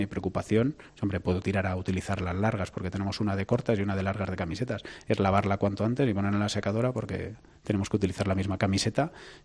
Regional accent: Spain; pues soy español

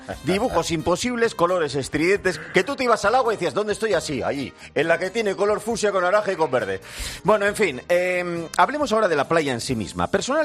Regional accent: Basque Country, Spain; Había dos playas en mi tierra, Laga

